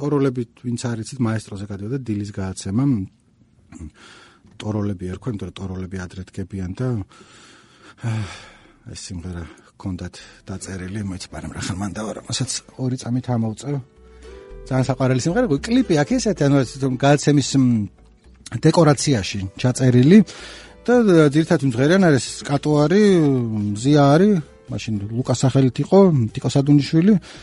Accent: Imereti, Georgia; არამედ მე ვფიქრობ ხოლმე მაგას და მე რა მე იმერელი ვარ.

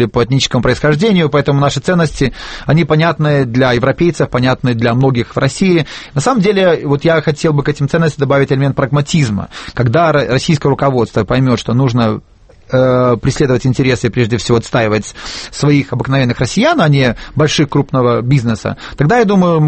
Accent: Western Belarus, Belarus; born there; я родился в Западной Белоруссии, мои родители родились еще тогда в Польше, и поэтому так получилось, что я родился в Советском Союзе, а они родились в другой стране.

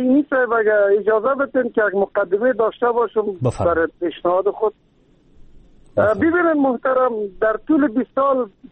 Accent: Kabul, Afghanistan; خودم شخصا مسکونه کابل و باشنده کابل و متولد کابل هستم،

